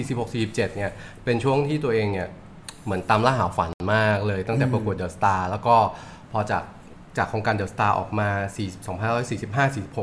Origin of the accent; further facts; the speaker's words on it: Chiang Khong, Chiang Rai, Thailand; บ้านเกิดอยู่ที่อำเภอเชียงของจังหวัดเชียงรายครับ